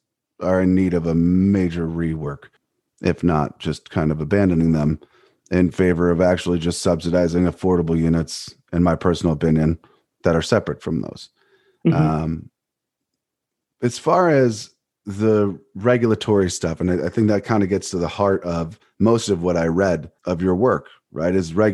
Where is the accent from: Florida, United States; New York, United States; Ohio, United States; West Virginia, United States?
Ohio, United States; Cleveland; I'm from Cleveland, Ohio natively, and that certainly is a truth of our city at this point.